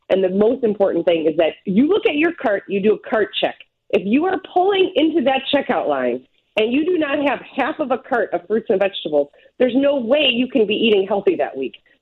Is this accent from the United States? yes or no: yes; Chicago, Illinois, United States; I mean, as a Chicagoan, you know I love that stuff, too.